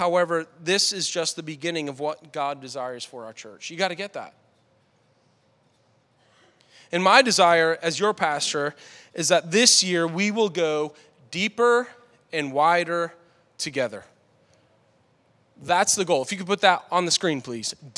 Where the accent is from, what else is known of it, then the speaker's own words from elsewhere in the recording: Boston, Massachusetts, United States; I'm a pastor, okay? But I'm good on stage, but I'm very Bostonian, okay?